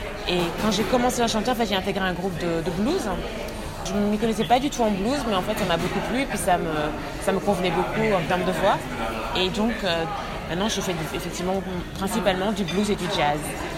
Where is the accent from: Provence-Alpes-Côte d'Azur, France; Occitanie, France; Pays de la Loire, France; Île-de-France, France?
Occitanie, France; Toulouse; also born or lived in La Réunion; ma mère est de la Réunion et mon père est du Congo. Et je suis née à Toulouse et j'ai grandi entre Toulouse et La Réunion. Et ensuite, je suis allée à Paris quand j'avais 16-17 ans.